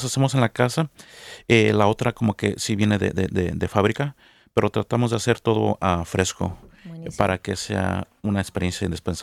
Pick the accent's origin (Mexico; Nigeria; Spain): Mexico; moved away; yo vine solo de México y me puse a trabajar siempre.